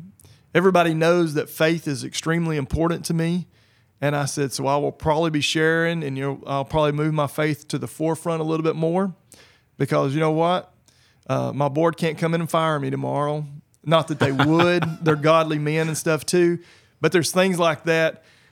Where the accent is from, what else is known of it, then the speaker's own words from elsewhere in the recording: Texas, United States; Because I am from Coleman County and I'm going to continue to live in Coleman County